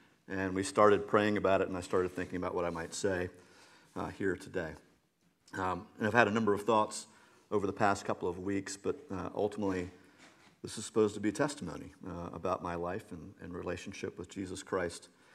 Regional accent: Charleston, South Carolina, United States; born there; I was born in Charleston in 1976, January of 1976.

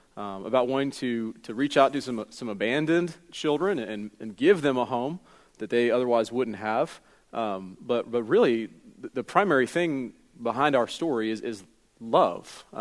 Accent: Jacksonville, Florida, United States; born there; I was born originally in Jacksonville, Florida

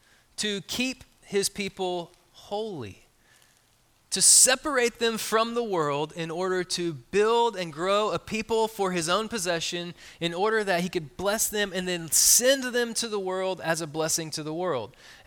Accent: Texas, United States; I'm East Texan in my core, and so … is going to come out, okay?

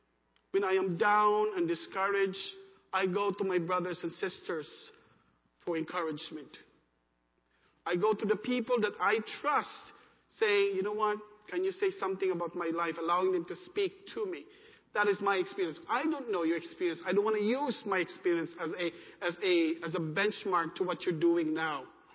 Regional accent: Philippines; I'm Asian. I'm Filipino. I speak to him in English.

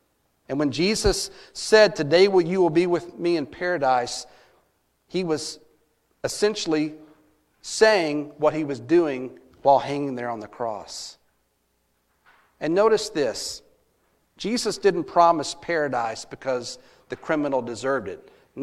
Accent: Texas, United States; as we say in Texas, I'm as lost as a baseball in high grass.

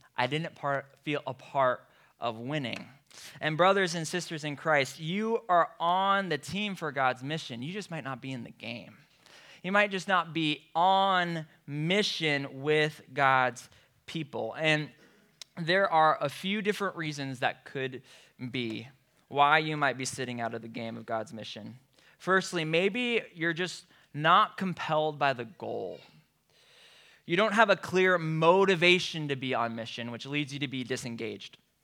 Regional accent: Marion, Iowa, United States; Growing up, I grew up in Marion and went to Linmar High School, and basketball became my favorite sport by far at a very early age.

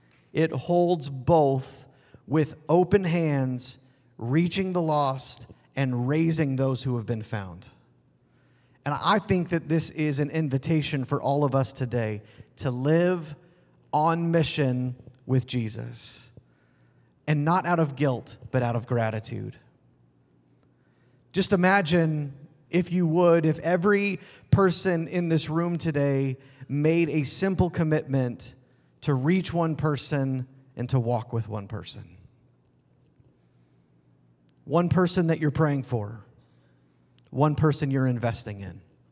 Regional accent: Kansas City, United States; I'm from Kansas City. We're weird.

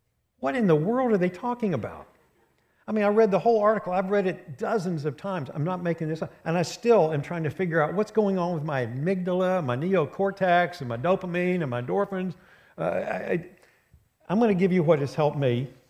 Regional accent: West Virginia, United States; And I'm I'm from West Virginia.

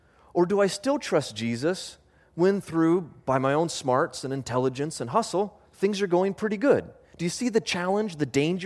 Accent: Homer, Alaska, United States; I grew up in Homer, Alaska. Homer, Alaska is a funny little town.

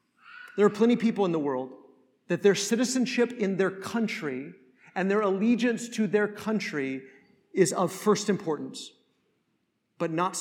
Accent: United States; First and foremost, yes, I'm an American

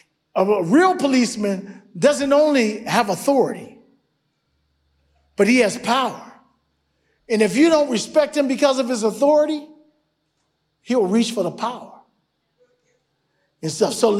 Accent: Cleveland, Ohio, United States; But when I was growing up in Cleveland, we went down to the mall.

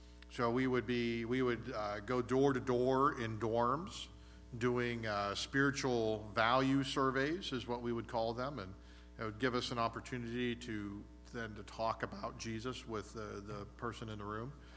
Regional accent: Erie, Pennsylvania, United States; You know, for me, you know, I grew up in Erie, Pennsylvania.

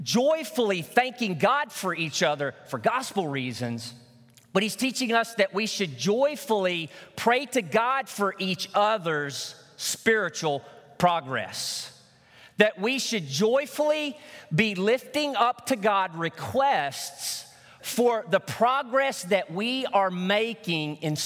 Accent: Arkansas, United States; In the church that I grew up in Northeast Arkansas, we had a midweek service, a Wednesday service

